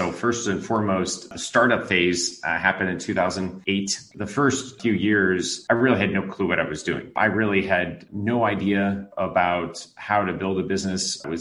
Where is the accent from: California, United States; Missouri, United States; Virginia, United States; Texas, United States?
Missouri, United States; St. Louis; moved away as an adult; now in China; I am a veteran of China of 18 years. I'm originally from St. Louis, but currently am the business owner of Clean Energy Associates.